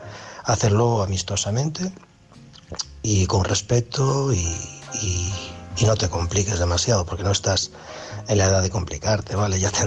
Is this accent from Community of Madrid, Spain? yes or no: no; Galicia, Spain; Se quedó llorando en una esquina de mi pueblo allí, en una acera, y yo yéndome, ¿no?, para coger el tren a la capital de Galicia, Compostela